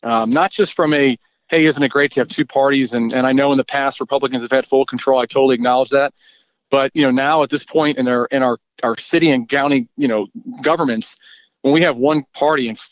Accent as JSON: {"language": "English", "town": "Mariemont", "region": "Ohio", "country": "United States", "tie": "born or raised there", "said": "my brother and sister and I were all born on the west side and lived a few years there. But I was raised in Marymount, went to the Marymount Public Schools."}